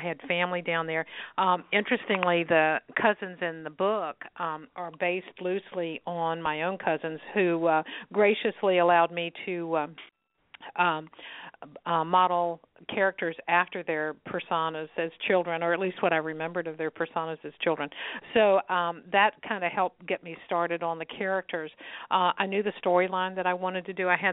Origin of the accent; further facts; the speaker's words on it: Virginia, United States; Well, I was born and raised in Virginia, but my mother was born and raised in the Wiregrass, which is South Alabama.